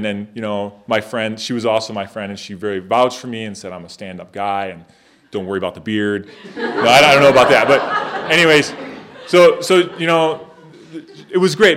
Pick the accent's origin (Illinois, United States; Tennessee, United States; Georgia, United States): Illinois, United States; But I grew up in Illinois, in suburban Chicago, and I started going to a church there, and the church is in Naperville, Illinois